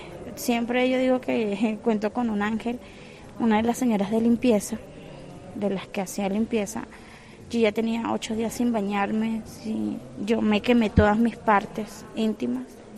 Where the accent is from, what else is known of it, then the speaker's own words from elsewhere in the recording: Mérida, Venezuela; moved away as an adult; Venezuela, Estado Mérida.